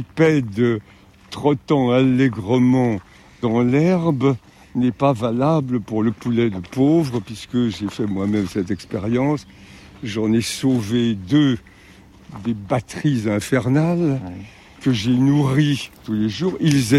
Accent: Brittany, France; accent: Breton; je retrouve mon accent breton d'origine.

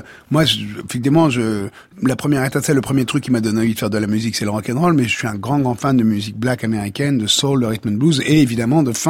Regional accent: Neuilly-sur-Seine, Île-de-France, France; born there; Ouais, enfin, je suis né à Neuilly, mais j'y ai vécu peut-être 6 mois à peine.

